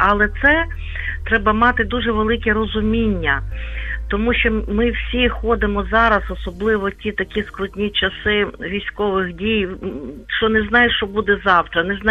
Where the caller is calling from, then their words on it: Lviv, Lviv Oblast, Ukraine; Я зі Львова дзвоню.